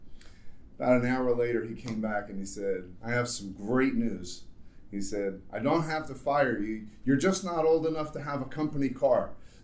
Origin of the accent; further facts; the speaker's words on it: Florida, United States; also born or lived in New Jersey; And I kind of had a unique situation growing up, because I moved from New Jersey to Florida.